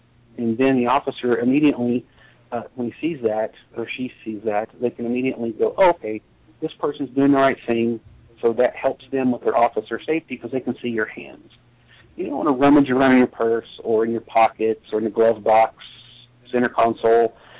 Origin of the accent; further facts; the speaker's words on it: North Carolina, United States; when I grew up in North Carolina, the officers were someone to respect them.